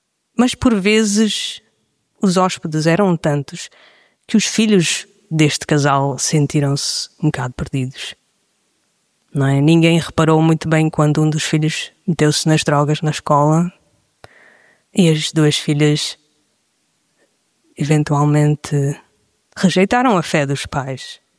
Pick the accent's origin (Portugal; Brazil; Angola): Portugal; Trás-os-Montes; now in Lisbon, Portugal; quando mudei-me de Trás-os-Montes para Lisboa, há mais de 10 anos atrás, a vir para Lisboa